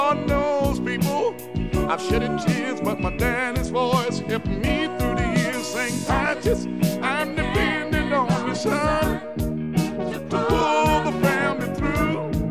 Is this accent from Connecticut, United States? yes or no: no; Alabama, United States; born or raised there